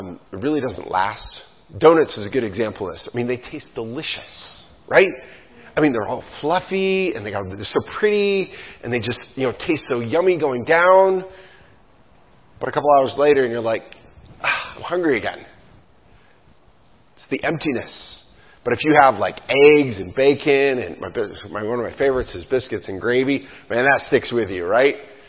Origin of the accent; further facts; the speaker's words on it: New York, United States; now in Iowa, United States; you know, here in Iowa, we have the Amana colonies. You go back to the history of some of that, and I grew up in New York.